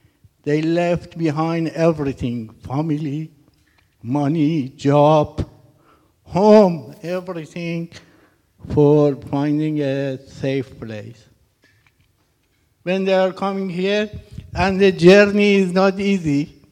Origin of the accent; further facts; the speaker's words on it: Iran; English is a second language; Hi again. I'm from Iran, and I'm going to share my story with you today.